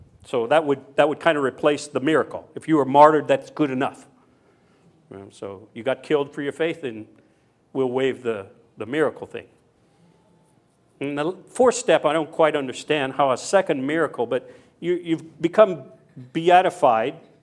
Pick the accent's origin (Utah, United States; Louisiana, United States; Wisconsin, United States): Louisiana, United States; By the way, I'm from Louisiana, and the New Orleans Saints won today.